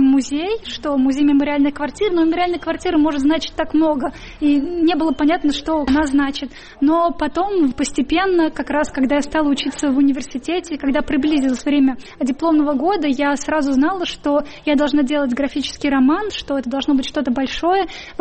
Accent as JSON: {"language": "Russian", "town": "Nizhny Novgorod", "region": "Nizhny Novgorod Oblast", "country": "Russia", "said": "Дело в том, что я из Нижнего Новгорода, который раньше был Горьким, и мой отец, он радиофизик."}